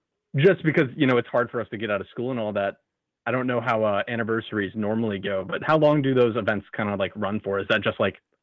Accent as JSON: {"language": "English", "region": "New York", "country": "United States", "lives_now": "South Carolina, United States", "said": "I am originally from New York, so I do not really follow the sports around here."}